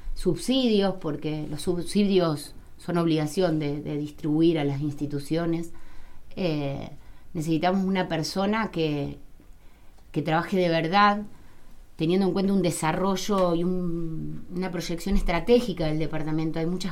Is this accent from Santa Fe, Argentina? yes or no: yes; Arequito, Santa Fe, Argentina; yo vengo de Arequito, anoche tuvimos un robo. Arequito es un pueblo tranquilo.